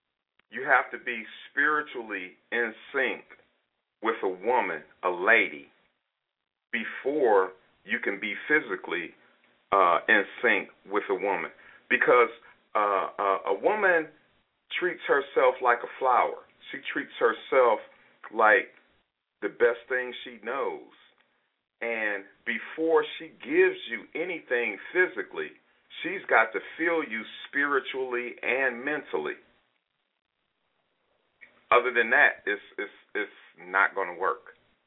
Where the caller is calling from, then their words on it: Cleveland, Ohio, United States; I'm calling from Cleveland, Ohio.